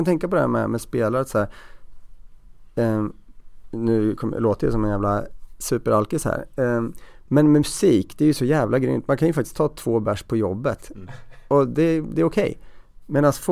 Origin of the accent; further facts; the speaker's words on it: Norrköping, Östergötland, Sweden; moved away; men framförallt sen jag flyttade från Norrköping så blir det någon så här sätt att hålla kontakt med någon slags rötter eller vad det nu kan vara.